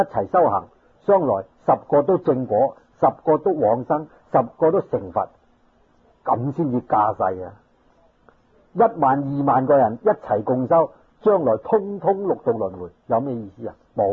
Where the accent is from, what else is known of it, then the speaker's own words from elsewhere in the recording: China; 我哋中国人同佛法实在系人生造福享福，佢嘅程序排得好好。